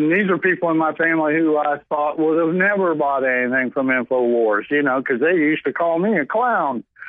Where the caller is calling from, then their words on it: Oklahoma, United States; Hey, brother, you know, it's been a while since we talked, but I'm your pal from Oklahoma. Remember my reports from Ardmore